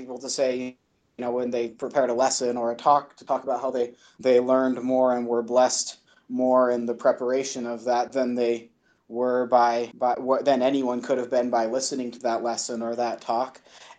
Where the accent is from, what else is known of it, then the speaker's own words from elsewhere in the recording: Utah, United States; my family was always, they were always Democrats growing up in Utah.